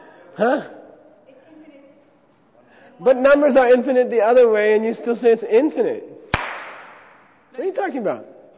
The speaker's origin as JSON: {"language": "English", "country": "United States", "tie": "born or raised there", "said": "Come on, I grew up in America."}